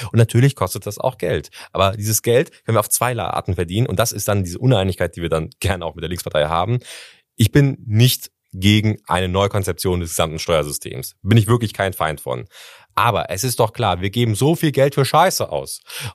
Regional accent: North Rhine-Westphalia, Germany; ich komme ja aus dem Ruhrgebiet

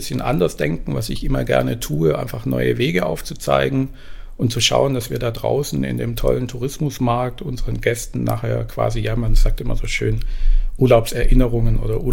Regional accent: Esslingen, Baden-Württemberg, Germany; also born or lived in Tübingen; Direkt Schwarzwälder nicht, aber es ist meine Wahlheimat geworden. Ich bin geboren in Tübingen und aufgewachsen in Esslingen, also eher im Schwabeländle.

